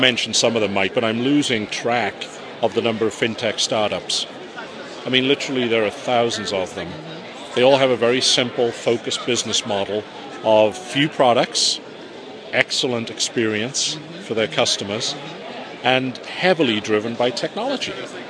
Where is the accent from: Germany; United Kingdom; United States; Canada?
United Kingdom; Wales; voice technology doesn't understand the Scottish very well, but being Welsh, I'm okay.